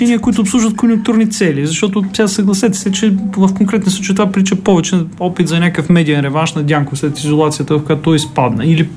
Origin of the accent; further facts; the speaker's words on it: Stara Zagora, Stara Zagora Province, Bulgaria; Аз като старозагорец мога да ви кажа пък